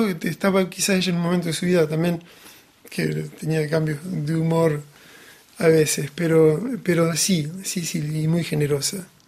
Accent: Buenos Aires Province, Argentina; esto era en la ciudad de Olavarría, que es una ciudad grande que está relativamente cerca en términos geográficos argentinos de mi pueblo, de mi pequeña ciudad.

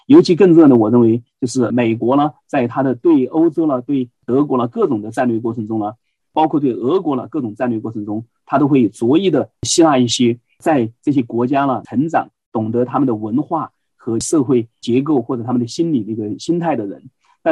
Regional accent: China; now in United States; 就像我从中国来，我在美国生活的时间比在中国生活的时间现在还长了。

